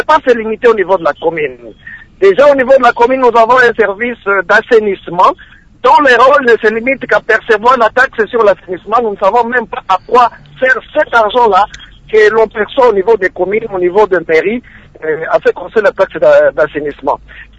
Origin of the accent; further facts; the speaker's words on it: Goma, North Kivu, DR Congo; chez nous à Goma, on les appelle les Nyumbakumi